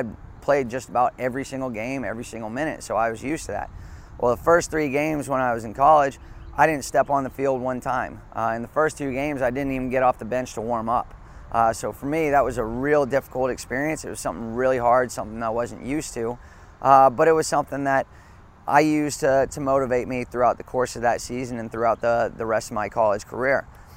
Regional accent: Memphis, Tennessee, United States; So I grew up here in Memphis playing youth soccer here.

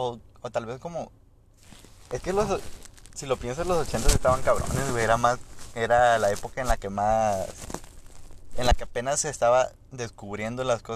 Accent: El Salvador; este pendejo es mexicano y yo soy de El Salvador.

